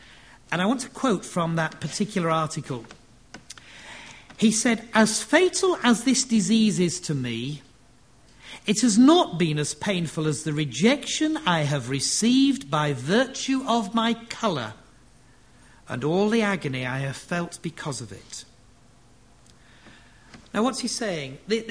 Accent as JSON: {"language": "English", "region": "Yorkshire and the Humber", "country": "United Kingdom", "said": "look, I'm a Yorkshireman"}